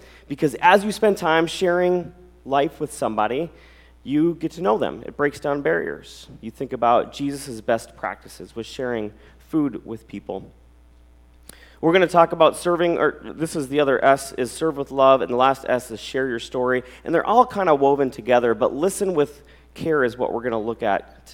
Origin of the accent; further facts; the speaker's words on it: Alexandria, United States; I hail from Alexandria.